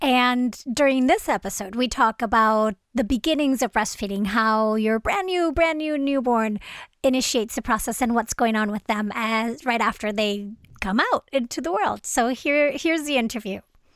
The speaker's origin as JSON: {"language": "English", "country": "Venezuela", "said": "So I'm originally originally from Venezuela."}